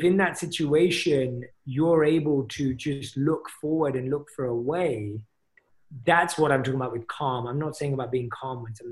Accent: London, United Kingdom; I come from London

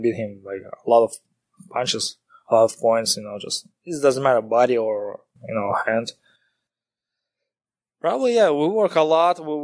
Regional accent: Kazakhstan; English is a second language; Just, I'm a regular guy. Just, I'm original from Kazakhstan.

